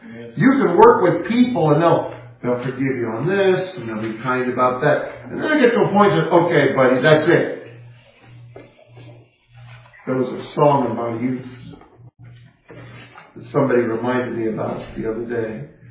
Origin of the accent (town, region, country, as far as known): California, United States; born or raised there